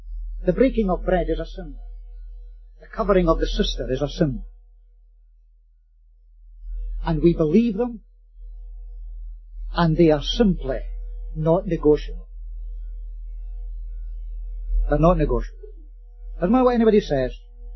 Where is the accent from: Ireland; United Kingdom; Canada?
United Kingdom; Scotland; I would say to advise you to sell them if you can get, being a Scotsman, sell them if you can get some money for them.